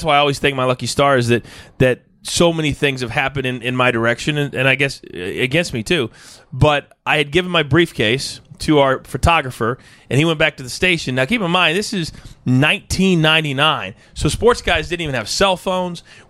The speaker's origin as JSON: {"language": "English", "region": "Midwest", "country": "United States", "said": "I'm from the Midwest. So I started in Wichita."}